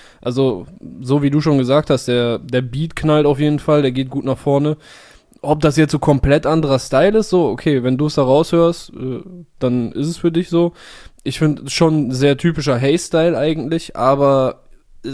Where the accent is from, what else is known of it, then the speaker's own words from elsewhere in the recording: Cologne, North Rhine-Westphalia, Germany; Das ist ja für mich als Kölsche Jung fast wie so ein an Karneval Samstag.